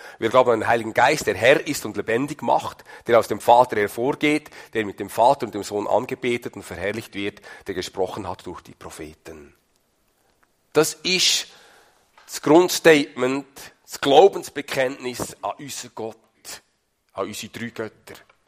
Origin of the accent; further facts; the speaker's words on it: Switzerland; als Schweizer relativ naheliegende Möglichkeit